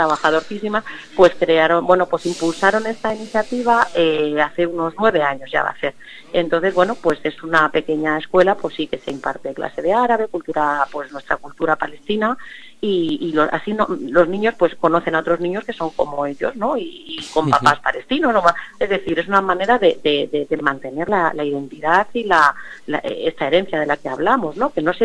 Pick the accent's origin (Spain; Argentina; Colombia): Spain; Madrid, Community of Madrid; alguno viene a lo mejor de Castilla-La Mancha que pilla cerquita, claro, pero sí, casi todos somos de Madrid.